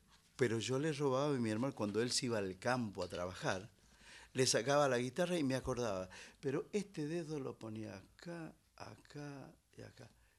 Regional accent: Choya, Catamarca, Argentina; El Choya. Yo soy choyano porque mi pueblo se llama Choya y es de la, pertenece a la ciudad de Andalgalá, Catamarca.

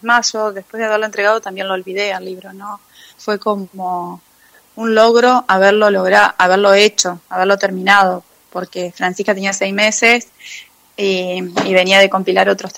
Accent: Viale, Entre Ríos, Argentina; yo crecí en Viale y Viale siempre fue una ciudad pequeña.

